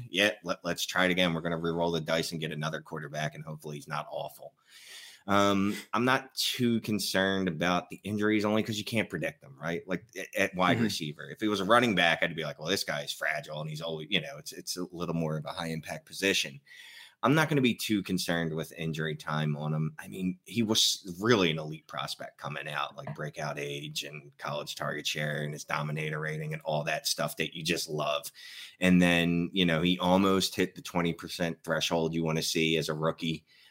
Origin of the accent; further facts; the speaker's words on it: Philadelphia, Pennsylvania, United States; And just in case you can't tell from this awful accent, I am from Philadelphia.